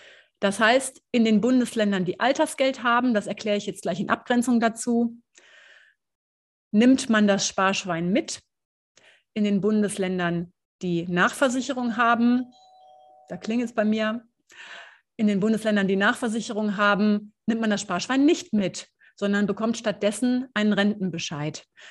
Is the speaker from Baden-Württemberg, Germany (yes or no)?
no; North Rhine-Westphalia, Germany; Ich bin nämlich auch aus NRW.